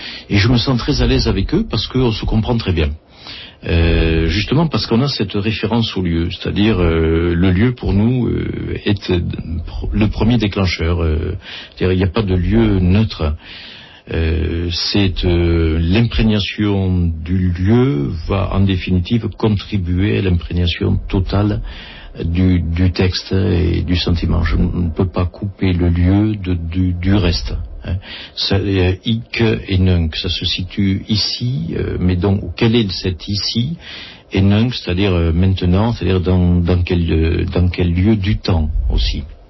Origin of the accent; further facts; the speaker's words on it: Le Mas-d'Azil, Occitanie, France; born there; also born or lived in Narbonne; je suis né moi en Ariège, je suis très très attaché au village où je suis né, le Mas d'Asile